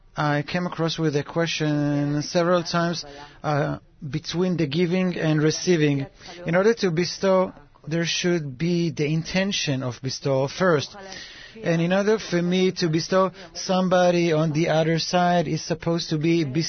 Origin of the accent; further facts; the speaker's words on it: Holon, Tel Aviv District, Israel; English is a second language; I'm from Chulon. And I'm very excited being here.